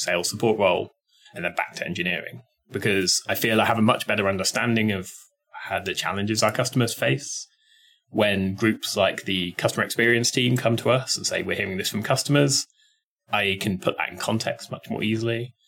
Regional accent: United Kingdom; moved away as an adult; now in Seattle, United States; Yeah, so as my accent gives away, I am from the UK originally. I moved out to Seattle 2019 now, so a few years ago.

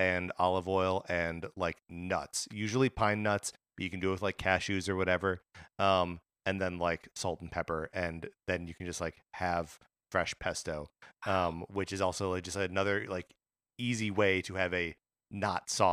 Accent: Kenosha, Wisconsin, United States; There was an Italian restaurant in my hometown of Kenosha, Wisconsin, called Pasta El Dante.

